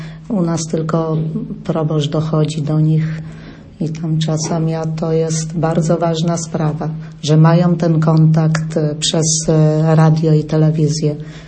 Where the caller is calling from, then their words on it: Stepnica, West Pomeranian Voivodeship, Poland; ze Stepnicy przy parafii świętego Jacka.